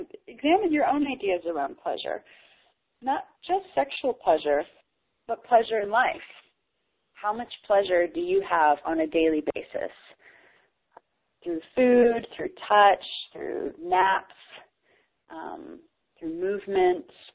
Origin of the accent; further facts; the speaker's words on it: United States; And I know, being an American, I sort of laugh at how often I even use the word.